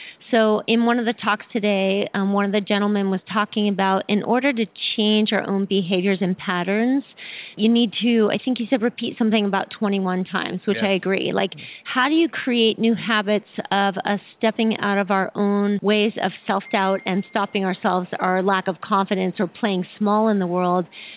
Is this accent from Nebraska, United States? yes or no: no; Boulder, Colorado, United States; I'm from Boulder, Colorado, and so I was lucky to also go to that event.